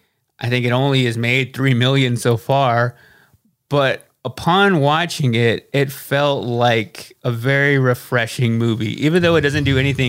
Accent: Texas, United States; which we are both from Texas.

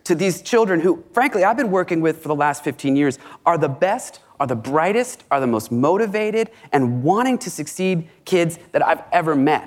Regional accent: Ireland; now in Dallas, United States; You know, I'm Irish. I'm one of my colleagues as well as Irish. You know, when I went home, I was born there. I was born on the way over, but didn't get the cool accent.

